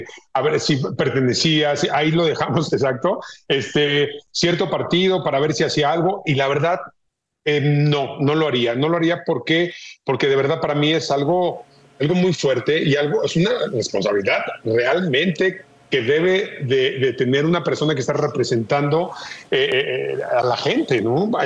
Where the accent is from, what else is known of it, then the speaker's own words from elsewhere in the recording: Mexico; now in United States; como todos los mexicanos nos preocupan